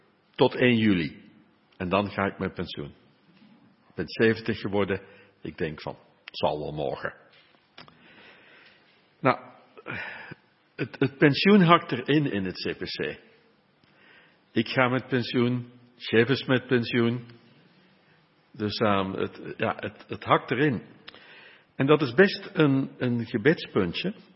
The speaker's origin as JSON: {"language": "Dutch", "region": "Limburg", "country": "Netherlands", "said": "Ik kom oorspronkelijk uit Limburg. Dat kan je nog een klein beetje horen. Niet veel, maar een klein beetje."}